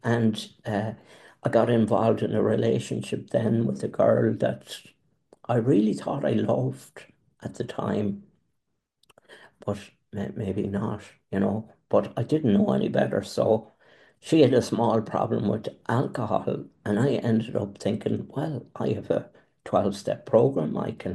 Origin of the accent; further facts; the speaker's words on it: Galway, Connacht, Ireland; live on the Aran Islands, which is off the coast of Galway, on the west side of Galway. Galway is my hometown where I'm from.